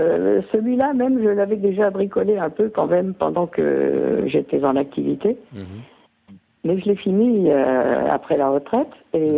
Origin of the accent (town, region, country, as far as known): Antibes, Provence-Alpes-Côte d'Azur, France; born or raised there; also born or lived in Oran